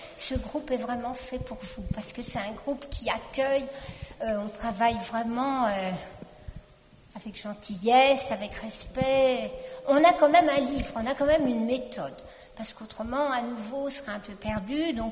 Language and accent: French; France; Bon, on est français, donc on a un peu de mal à parler